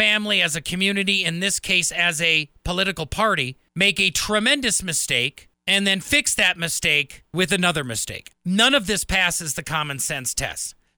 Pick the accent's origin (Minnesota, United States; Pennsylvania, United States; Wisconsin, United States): Wisconsin, United States; I'm transplanted from the Cheesehead State of Wisconsin.